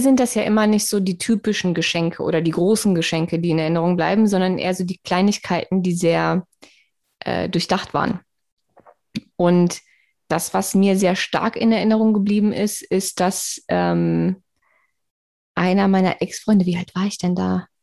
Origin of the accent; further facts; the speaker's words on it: Darmstadt, Hesse, Germany; ich bin ja in Darmstadt groß geworden